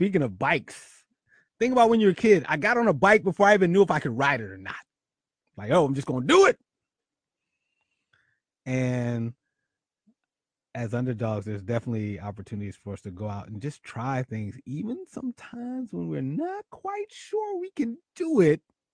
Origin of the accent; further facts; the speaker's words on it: Philadelphia, Pennsylvania, United States; one of my other dreams was to be mayor of Philadelphia. Yep, mayor of Philadelphia, my hometown, such a bloody love.